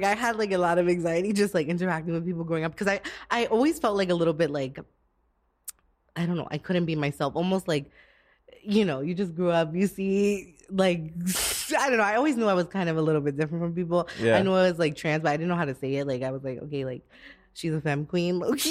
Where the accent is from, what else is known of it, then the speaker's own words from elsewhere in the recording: Bronx, New York, United States; also born or lived in Manhattan; I was born in Lenox Hill Hospital in Manhattan, but I grew up in the Bronx. Mm. So originally from Bronx, New York. And Castle Hill, if you know where that is.